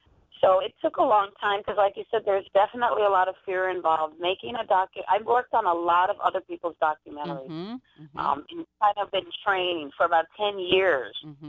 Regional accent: Brooklyn, New York, United States; Ever since I was a child, I actually wanted to make a documentary film, but growing up in Brooklyn and Bushwick, I had no role models who were filmmakers.

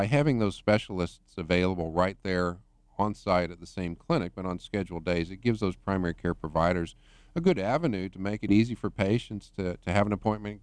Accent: Oklahoma, United States; now in Louisiana, United States; Oklahoman, yes.

